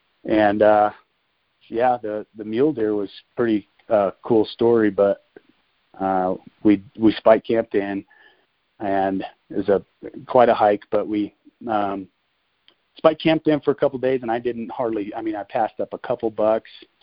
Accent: Cornville, Arizona, United States; So I was born and raised in Arizona. I was born in Cornville, Arizona, small little town south of Flagstaff.

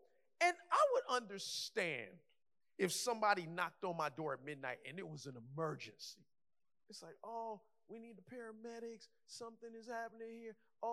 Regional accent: Carol City, Florida, United States; I'm from Carroll City.

